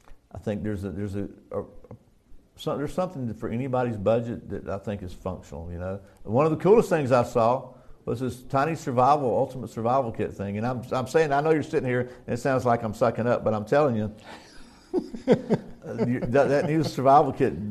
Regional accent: United States; you know, I'm American. I want to support American

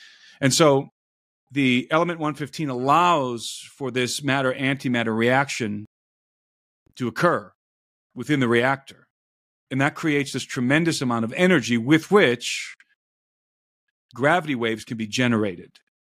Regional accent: Brook Park, Ohio, United States; I grew up in Brook Park, Ohio.

